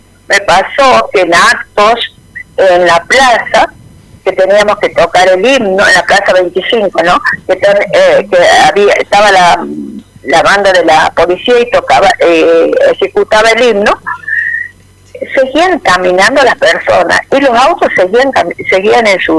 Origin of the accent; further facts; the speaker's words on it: Argentina; Hay miles de cosas para poder representarnos que somos argentinos.